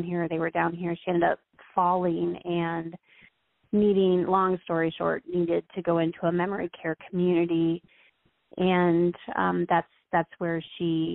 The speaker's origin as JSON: {"language": "English", "region": "Iowa", "country": "United States", "lives_now": "Florida, United States", "said": "and then I live in Florida, and I'm from Iowa, and they started coming down wintering with me in, like, 2018"}